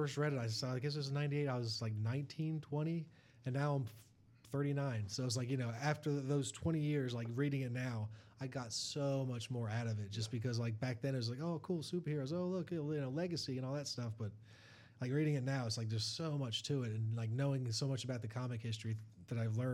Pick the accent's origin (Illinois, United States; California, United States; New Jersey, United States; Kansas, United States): New Jersey, United States; moved away; I grew up Catholic in New Jersey. When we moved down here, we kind of like downgraded a little bit.